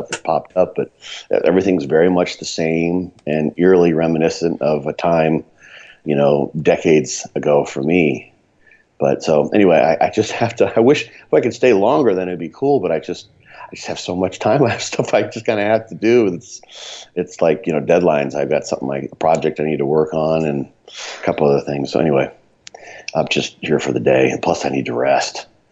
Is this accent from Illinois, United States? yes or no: yes; Quincy, Illinois, United States; I am sitting in the kitchen of my aunt in my hometown of Quincy, Illinois.